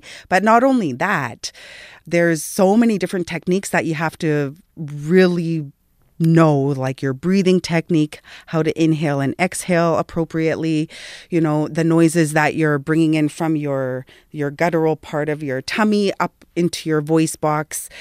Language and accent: English; Winnipeg, Manitoba, Canada; born there; I was born in Winnipeg. So like many Inuit from different parts of the north